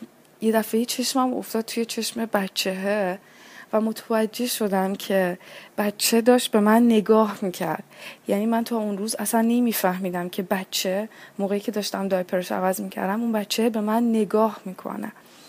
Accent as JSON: {"language": "Persian", "country": "Iran", "moved": "yes", "said": "من پاشدم از ایران اومدم اینجا"}